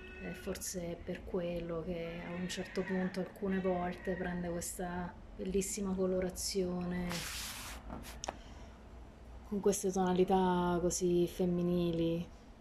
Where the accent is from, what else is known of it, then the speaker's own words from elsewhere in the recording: Francavilla al Mare, Abruzzo, Italy; sono originaria di Francavilla Foro e mi piace specificarlo perché penso che in quella zona sia proprio diversa anche da Francavilla stessa